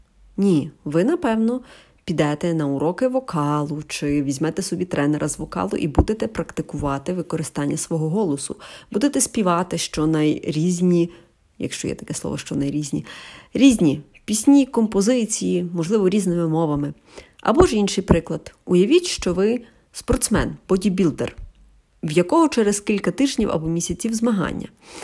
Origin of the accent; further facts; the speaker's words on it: Lviv, Lviv Oblast, Ukraine; я зі Львова, мені 31